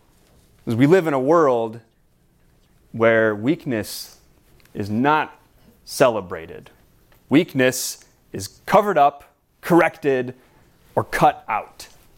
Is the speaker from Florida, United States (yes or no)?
yes; Florida, United States; And I remember as a kid growing up in Florida, we had these things called sand spurs.